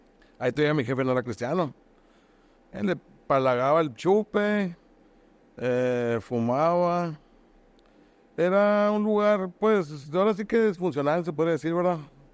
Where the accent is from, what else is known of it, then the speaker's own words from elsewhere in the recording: Ensenada, Baja California, Mexico; Soy de Ensenada, tengo 43 años. Pues básicamente yo crecí en un lugar cristiano.